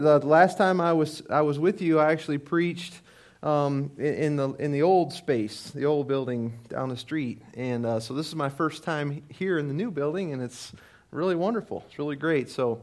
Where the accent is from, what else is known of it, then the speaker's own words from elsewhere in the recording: Michigan, United States; now in Colorado, United States; We moved here from Michigan about nine or ten years ago. My wife and I moved here, and so we've had two of our kids been born in Colorado